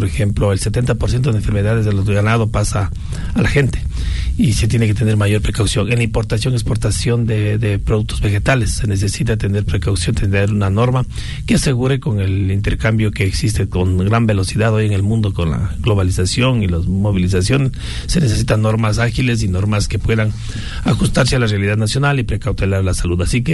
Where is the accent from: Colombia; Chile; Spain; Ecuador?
Ecuador; Mejía, Pichincha; Con nuestra lista tenemos en Mejía, yo soy de Mejía